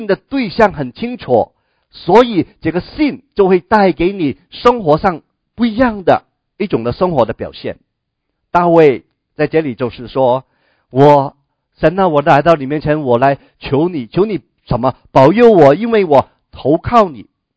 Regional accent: China; 他们写诗不像我们中国人，有中国人呢写诗有押韵啊

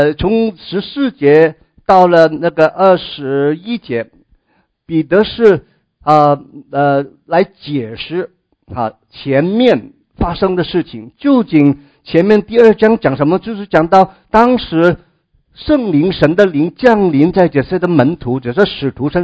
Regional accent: China

